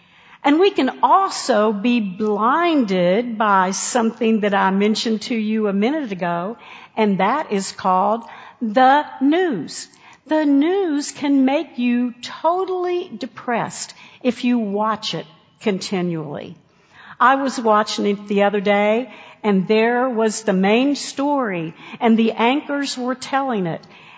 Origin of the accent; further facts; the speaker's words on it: West Virginia, United States; In the hills of West Virginia, my home state